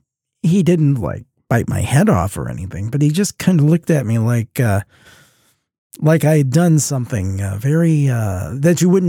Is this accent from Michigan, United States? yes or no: no; Ohio, United States; in my neck of the woods, I'm from Ohio, and in southern Ohio, we have these great mounds.